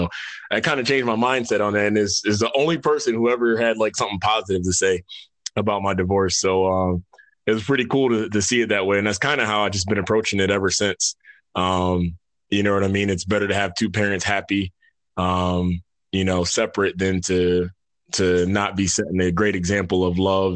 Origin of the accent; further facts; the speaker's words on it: New York, United States; now in Atlanta, United States; So I'm in Atlanta, Georgia. Originally grew up in New York. Had to get away, had to break away from the snow and come to some warmer weather, man.